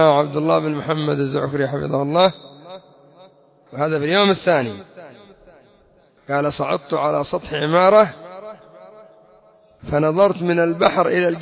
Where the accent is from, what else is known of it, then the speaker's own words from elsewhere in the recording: Yemen; أما عندنا في اليمن يعني البنية التحتية ضعيفة جدا